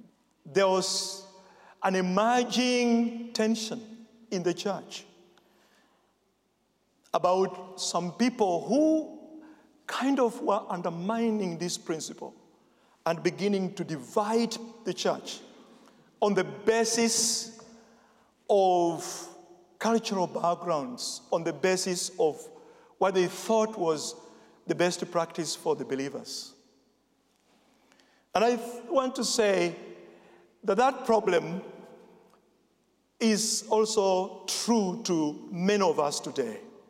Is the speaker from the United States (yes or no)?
no; Kenya; And in our part of the world, in Kenya, the Quakers that are there, they are evangelicals.